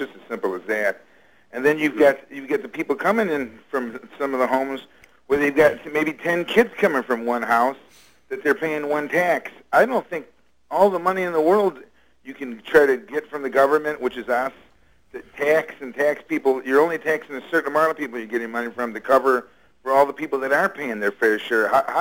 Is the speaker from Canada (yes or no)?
no; Hampshire, United States; So I'm from the Hampshire area.